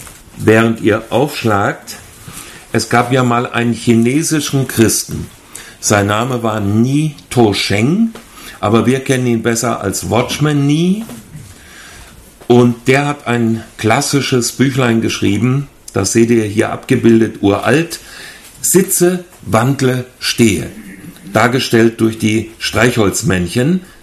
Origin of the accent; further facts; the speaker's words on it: Hünfeld, Hesse, Germany; ich komme aus Hessen, aus dem Landkreis Fulda, kleine Stadt, die heißt Hünfeld. Unsere jungen Leute sagen Chickenfield.